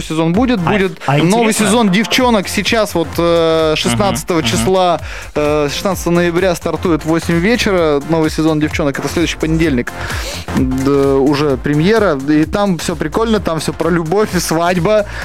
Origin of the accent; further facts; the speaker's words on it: Perm, Perm Krai, Russia; Новосибирск, я из Перми, то есть все нормально, мы как бы... Урал, Сибирь.